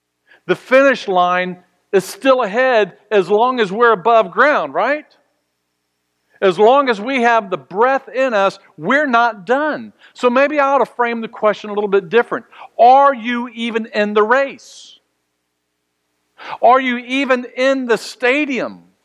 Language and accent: English; Austin, Texas, United States; You know that Diane and I both, we grew up in Austin, Texas.